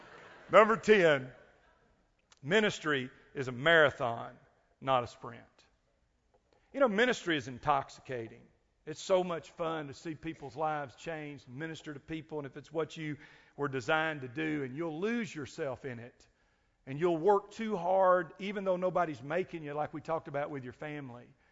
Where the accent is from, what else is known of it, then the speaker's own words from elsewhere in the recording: Cleveland, Tennessee, United States; I grew up in Cleveland, Tennessee, world headquarters for the Church of God and the Church of God of Prophecy.